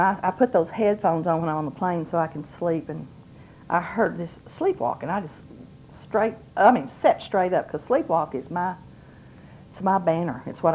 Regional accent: Texas, United States; I'm from Texas. I had a mom and dad. My dad was part Indian from Oklahoma.

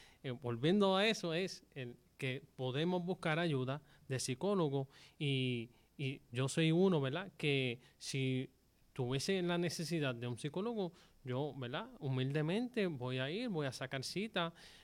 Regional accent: Jayuya, Puerto Rico; pero en el campo, como nosotros le decimos, yo soy de Jayuya Natural.

